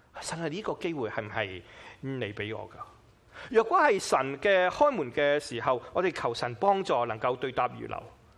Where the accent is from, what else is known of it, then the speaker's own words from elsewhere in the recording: China; 好像我中国人最怕是什么？死无葬身之地嘛。